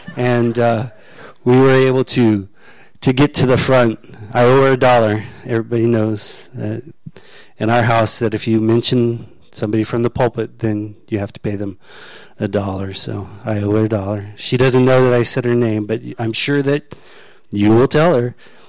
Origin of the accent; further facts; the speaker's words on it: Florida, United States; I grew up in Florida, but Sandra and I went back with our two youngest kids when they were teenagers